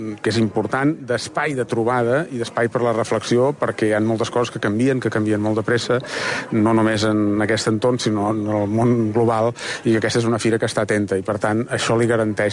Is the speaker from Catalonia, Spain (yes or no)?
yes; Catalonia, Spain; Jo sóc de la Plana de Vic, per tant, tenim una distància geogràfica, però una proximitat allò sentimental.